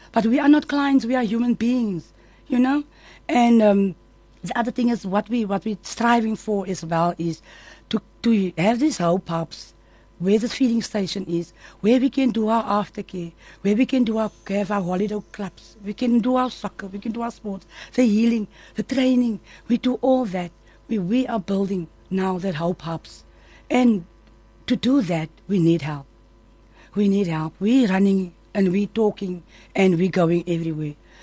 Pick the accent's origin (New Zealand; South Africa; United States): South Africa; Manenberg, Western Cape; I'm from Menenberg.